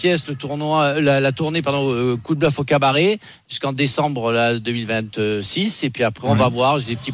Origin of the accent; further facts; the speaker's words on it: France; la France doit gagner puisque nous sommes Français